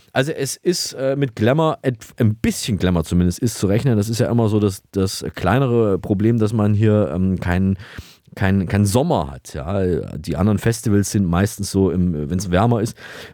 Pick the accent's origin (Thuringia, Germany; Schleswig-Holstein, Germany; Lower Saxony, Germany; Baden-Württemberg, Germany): Thuringia, Germany; Saalfeld; born there; Konkret geht es um den Lokalteil meiner Geburtsstadt Saalfeld